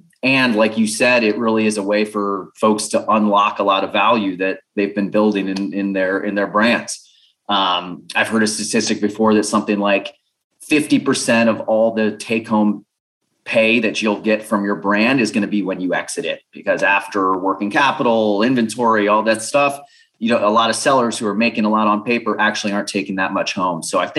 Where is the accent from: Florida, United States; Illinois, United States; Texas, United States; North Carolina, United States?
Florida, United States; moved away as an adult; now in Mexico City, Mexico; Born and raised in South Florida. I've been doing the digital nomad thing for about 10 years now. So I've been in Mexico. I'm currently in Ukraine.